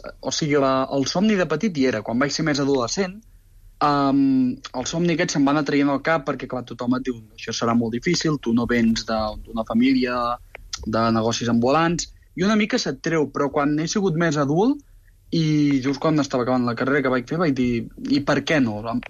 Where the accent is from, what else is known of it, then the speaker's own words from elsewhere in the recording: Artés, Catalonia, Spain; vaig veure que Artés, al meu poble, no n'hi havia